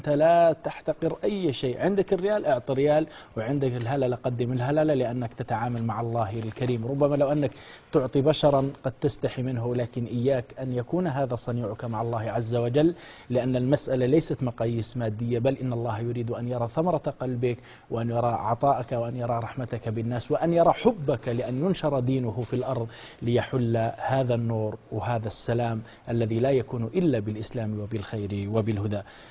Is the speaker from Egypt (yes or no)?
no; Algeria; وكان عندنا في الجزائر